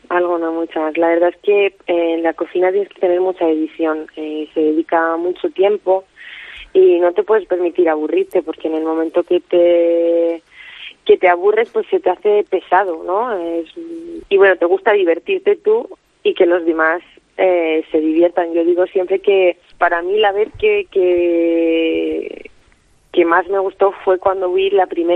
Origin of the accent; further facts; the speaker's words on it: Spain; Yo vengo de España, es algo que me llevaré siempre dentro, vaya donde vaya.